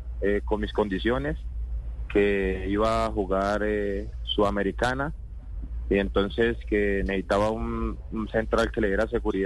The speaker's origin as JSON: {"language": "Spanish", "region": "Tolima", "country": "Colombia", "said": "No, yo soy tolimense"}